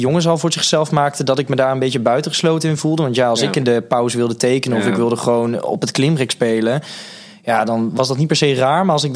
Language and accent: Dutch; Tilburg, North Brabant, Netherlands; ik ben opgegroeid in de Reeshof. Echt the place to be.